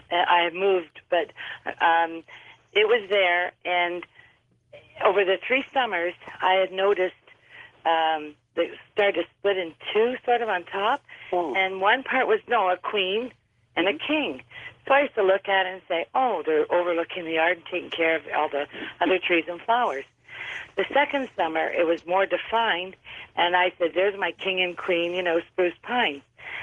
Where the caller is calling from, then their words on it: Canada; I'm from Canada.